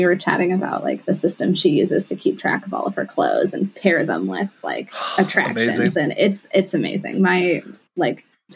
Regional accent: Chicago, Illinois, United States; now in Des Moines, United States; Because I grew up in the Chicagoland area, it is my halfway point stop pretty much anytime I drive to Chicago from Des Moines.

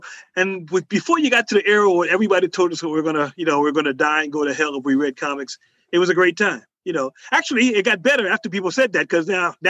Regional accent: Philadelphia, Pennsylvania, United States; also born or lived in Massachusetts / Connecticut; Originally Philadelphia.

